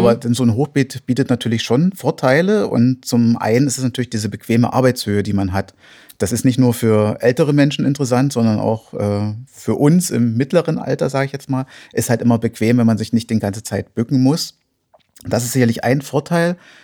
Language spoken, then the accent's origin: German; Zittau, Saxony, Germany; born there; ich komme gebürtig aus Zittau, habe dann Biologie studiert an der Humboldt-Universität in Berlin